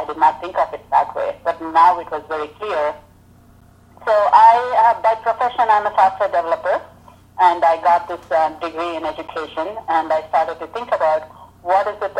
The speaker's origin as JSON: {"language": "English", "country": "India", "moved": "as an adult", "lives_now": "United States", "said": "So I'm basically from India. I moved to the United States for work about in the late 90s."}